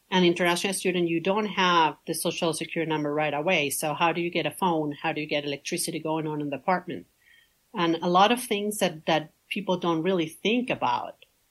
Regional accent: Venezuela; moved away as an adult; now in United States; I'm originally from Venezuela.

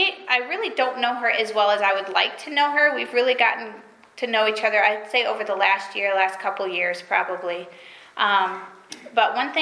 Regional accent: the South, United States; now in Maine, United States; I found that I'm from the South, and I found that Maine is kind of like its own country.

